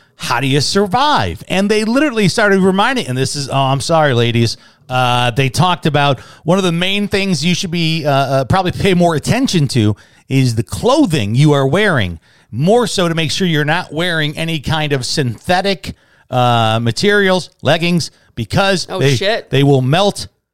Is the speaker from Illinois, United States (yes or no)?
yes; Chicago, Illinois, United States; And I literally, when I mean I grew up in Midway Airport, get out your Apple Map or Google Map and have fun and look it up and pinch in. My neighborhood is across the street, a city street.